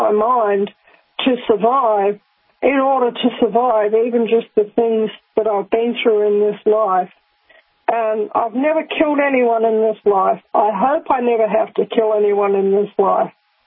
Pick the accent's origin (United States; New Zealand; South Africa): New Zealand; now in Australia; I am a New Zealander, although I live in Australia and I'm also an Australian as well. I'm a dual national.